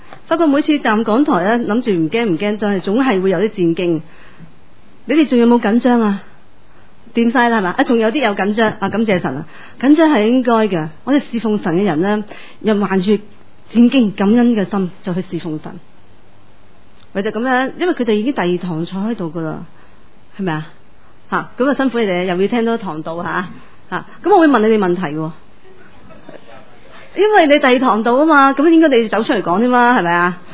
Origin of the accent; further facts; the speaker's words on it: China; 即系我哋祖国，即系我哋嘅国家啊！我哋国家，我哋中国人又攞咗好多奖牌